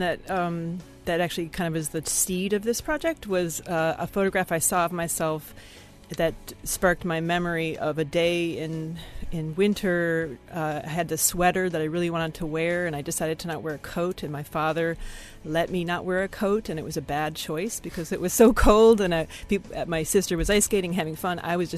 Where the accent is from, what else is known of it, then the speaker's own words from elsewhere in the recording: Michigan, United States; Just in my own life, I've reflected on how where I grew up in Michigan, in the U.S., the winters have changed